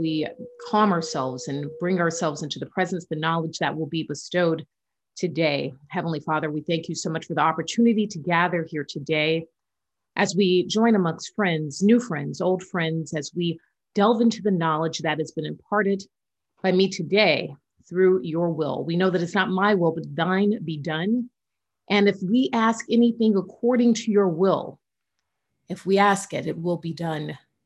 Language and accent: English; Georgia, United States; Obviously certain states like my home state of Georgia